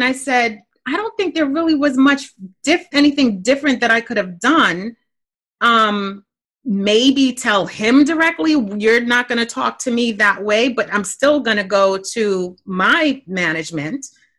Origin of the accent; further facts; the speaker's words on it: Brooklyn, New York, United States; now in Florida, United States; For those who don't know, I am originally from Brooklyn. Flatbush to be exact. But I said, you know what? I cannot bring Flatbush to Florida.